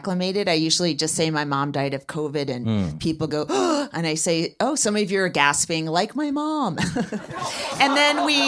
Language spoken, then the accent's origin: English; California, United States; I mentioned that I was from California